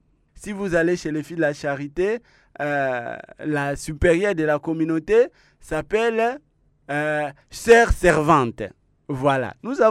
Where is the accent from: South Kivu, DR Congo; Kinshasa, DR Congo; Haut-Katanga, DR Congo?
Kinshasa, DR Congo; je suis de Saint-Gavira, Mbinza Ozone.